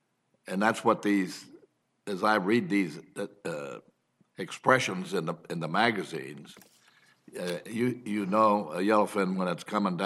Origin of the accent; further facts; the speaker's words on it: Jacksonville, Florida, United States; I'm from Jacksonville, and there's a boatyard there that's been there a long time.